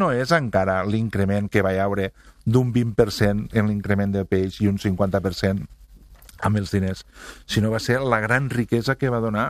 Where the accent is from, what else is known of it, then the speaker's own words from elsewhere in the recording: Catalonia, Spain; som més catalans que ningú